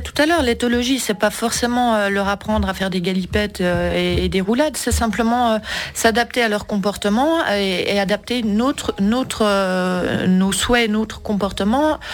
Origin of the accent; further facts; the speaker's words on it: Switzerland; je pense qu'à long terme, en tant que bonne Suisse, on s'en lasse.